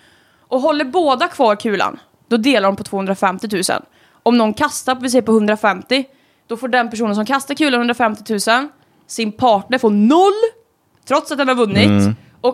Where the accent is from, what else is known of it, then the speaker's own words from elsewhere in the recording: Västra Götaland County, Sweden; accent: Dalsland dialect; Det är ju dalsländska.